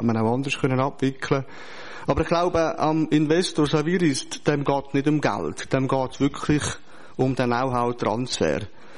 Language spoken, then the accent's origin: German; Uri, Switzerland; wo bei uns in der Schweiz oder im Kanton Uri eine sehr hohe Kernkompetenz ist